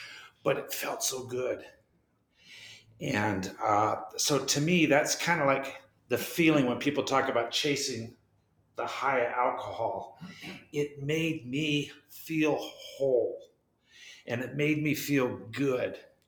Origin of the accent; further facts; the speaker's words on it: Seattle, Washington, United States; I grew up on Capitol Hill. I was one of nine kids, seven boys, and we had good parents, and they sent us, you know, St. Joe's, Seattle Prep